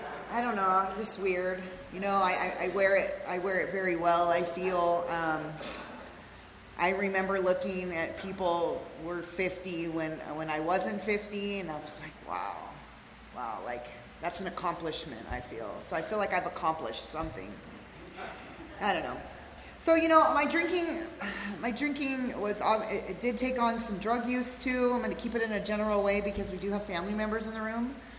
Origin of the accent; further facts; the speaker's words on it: California, United States; I was raised in the Antelope Valley